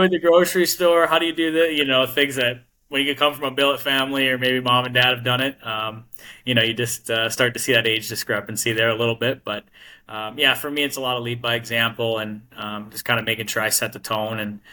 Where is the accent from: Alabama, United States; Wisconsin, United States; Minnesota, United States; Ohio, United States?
Wisconsin, United States; Verona; Bloomington for me is actually very close to my hometown of Verona, Wisconsin.